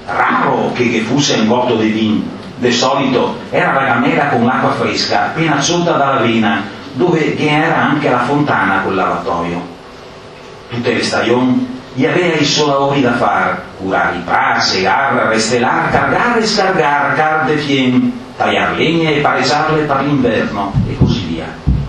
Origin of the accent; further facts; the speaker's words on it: Veneto, Italy; accent: Zumellese dialect; spero di interpretarlo nel mio dialetto zumellese, anche se non siamo molto lontani con quello limanese